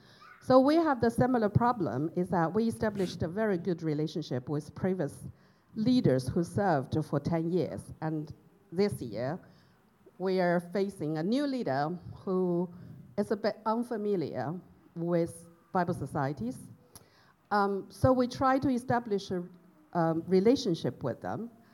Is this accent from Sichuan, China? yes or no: yes; Chengdu, Sichuan, China; Yes, so my hometown, I was... born and growing up in China. My hometown is Chengdu.